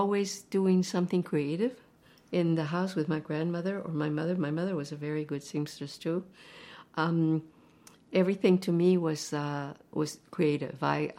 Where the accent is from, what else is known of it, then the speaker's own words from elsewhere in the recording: Oxnard, California, United States; also born or lived in Texas; I grew up in Oxnard, California, and we came from Texas to settle in Oxnard.